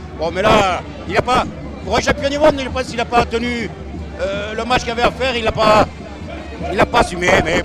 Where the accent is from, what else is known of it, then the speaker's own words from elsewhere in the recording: Castres, Occitanie, France; born there; Oh ben, moi, je suis né à Castres, ça fait depuis 67 ans.